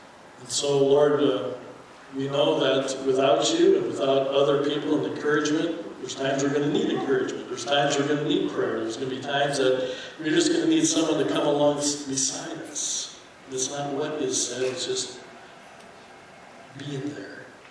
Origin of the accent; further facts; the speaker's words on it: Brandon, South Dakota, United States; We came from Brandon, South Dakota, and I just recently retired this past fall